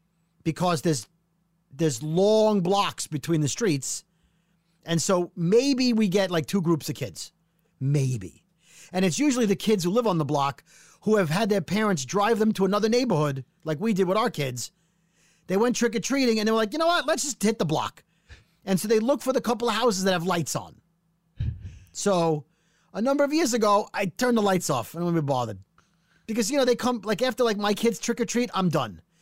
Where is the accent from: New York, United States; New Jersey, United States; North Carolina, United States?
New York, United States; Brooklyn; And it was, my age, it was at a time when I didn't have cable growing up in Brooklyn.